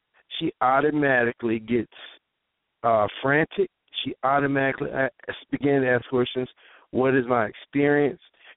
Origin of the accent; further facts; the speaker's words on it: Durham, North Carolina, United States; I'm from Durham, and I watched a community from a child turn from 85% black to less than 45% black